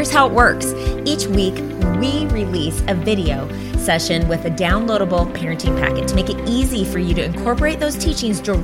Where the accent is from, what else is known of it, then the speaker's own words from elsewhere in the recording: Oregon, United States; I remember my grandparents lived in Colorado and I grew up in Oregon.